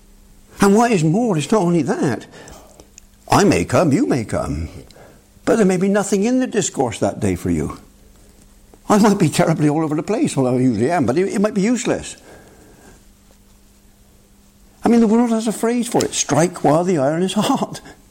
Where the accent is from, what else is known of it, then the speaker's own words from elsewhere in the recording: England, United Kingdom; Well, I happen to be an Englishman. And I'm not saying this because I'm an Englishman, but I am an Englishman.